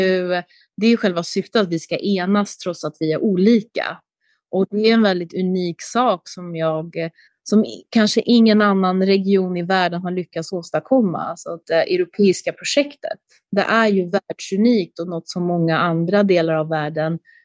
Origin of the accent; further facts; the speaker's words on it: Stockholm, Stockholm County, Sweden; jag är ju uppvuxen i Sverige och i Stockholm och jag pratar ju svenska mycket bättre än vad jag pratar albanska eller till och med engelska också. Så att, det är ju här jag har min bas